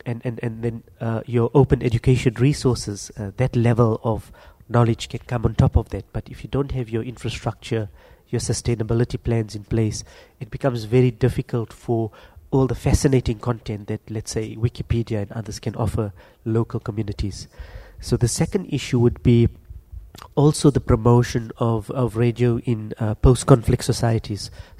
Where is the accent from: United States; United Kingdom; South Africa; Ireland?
South Africa; from South Africa.